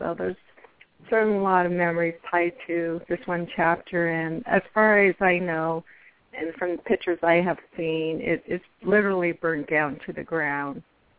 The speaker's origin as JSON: {"language": "English", "country": "United States", "tie": "born or raised there", "said": "Yeah, I'm actually from Tiso chapter. I was born and raised from that area, just outside of Tisto chapter, probably about 5 miles from Tisto chapter house."}